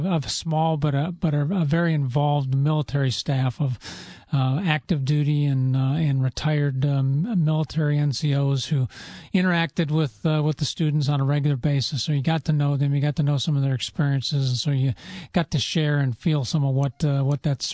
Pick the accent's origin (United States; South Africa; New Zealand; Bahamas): United States; St. Paul, Minnesota; I grew up in St. Paul, went to St. Luke's Grade School and St. Matthew's Grade School, and then graduated from Creighton High School, all in St. Paul.